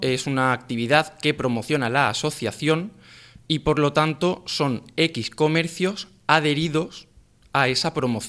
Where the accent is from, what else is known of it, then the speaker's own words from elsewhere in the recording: Spain; como somos españoles lo dejamos todo para última hora